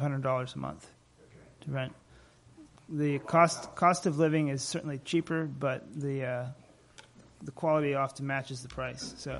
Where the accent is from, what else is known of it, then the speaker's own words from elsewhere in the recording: Niger; also born or lived in Chad; growing up in Niger, that was certainly very helpful for us